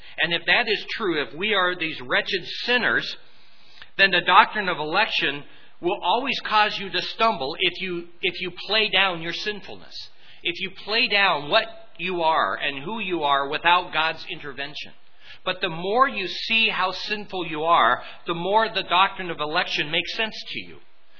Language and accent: English; Colorado, United States; also born or lived in California; I come from from Colorado. I end up in California.